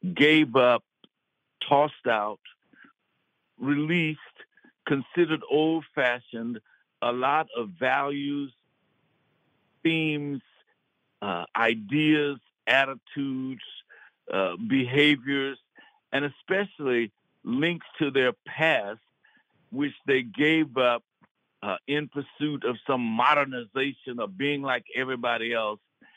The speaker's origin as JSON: {"language": "English", "town": "Lynch", "region": "Kentucky", "country": "United States", "tie": "born or raised there", "said": "the dynamics of that town we grew up in, which when I was growing up in Lynch, there were 38 nationalities."}